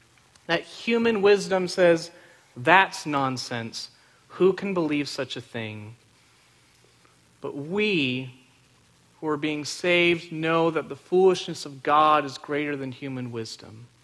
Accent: Friendswood, Texas, United States; Some of you may know that I grew up in Friendswood. And for those of you who don't know Friendswood, it's about 10, 15 minutes away from NASA.

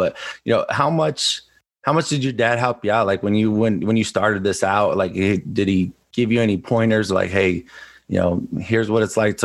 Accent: Colorado, United States; you know, I grew up in Colorado like you, so I know who CU was.

